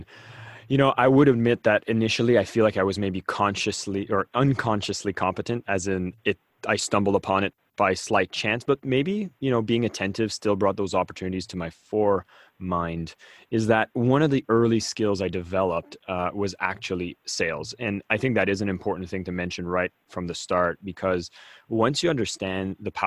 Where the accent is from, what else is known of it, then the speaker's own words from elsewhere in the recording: Canada; I'm originally from Canada